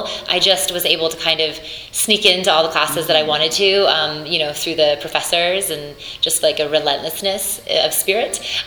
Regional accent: Oak Park, Michigan, United States; so I grew up outside Detroit, Michigan. So a northwest suburb called Oak Park.

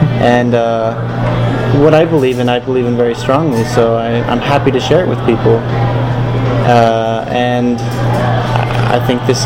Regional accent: Lakewood, Colorado, United States; moved away as an adult; now in Utah, United States; Yeah, I'm from Lakewood. Oh, Lakewood. Yeah. So I grew up there. I've come to Utah to go to school, and I've been there for the last few years.

